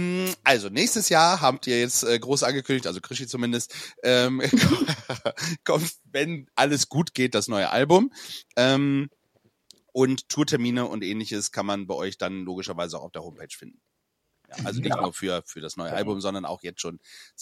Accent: Bremerhaven, Bremen, Germany; born there; also wir sind ja auch gebürtige Bremerhavener.

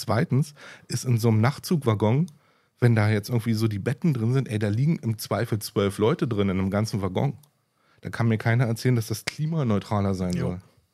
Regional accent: Berlin, Germany; wir sind ja nur als Berliner

